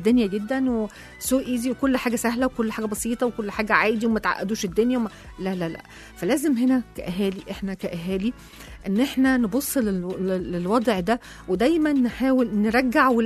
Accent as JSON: {"language": "Arabic", "country": "Egypt", "said": "إن إحنا كلنا مصريين وكلنا عايشين على أرض واحدة"}